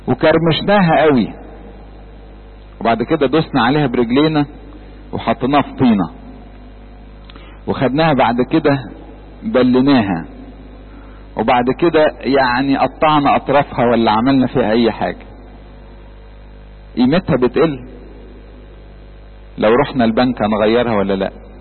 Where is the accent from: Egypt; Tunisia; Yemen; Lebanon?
Egypt; احنا اصلا الاقباط مش اصلنا مش يهود، اصلنا امم، لان احنا مصريين من الفراعنة.